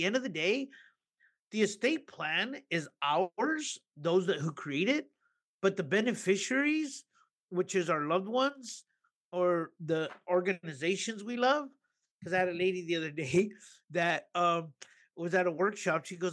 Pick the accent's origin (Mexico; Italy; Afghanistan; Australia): Mexico; now in Piru, United States; We're a immigrant family. We came from Mexico in 1972.